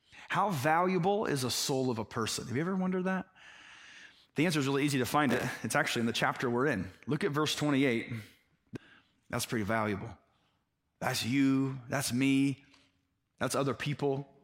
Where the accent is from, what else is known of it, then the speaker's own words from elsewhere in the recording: Indiana, United States; I was from Indiana, totally corn-fed.